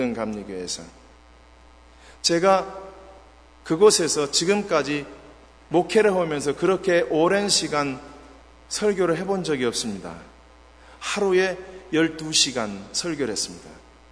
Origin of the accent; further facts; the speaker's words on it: South Korea; 저는 한국 사람은 저 혼자고